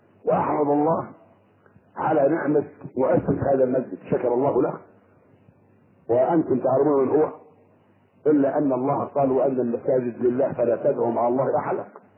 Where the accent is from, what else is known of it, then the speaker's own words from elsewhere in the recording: Sharqia Governorate, Egypt; انا شرقاوي من الشرقيه.